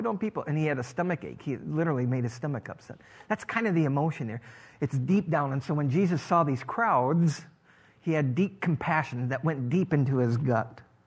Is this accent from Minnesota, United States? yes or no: yes; Dawson, Minnesota, United States; I grew up in Dawson, Minnesota, but our little church is on a hill out in Antelope Hills.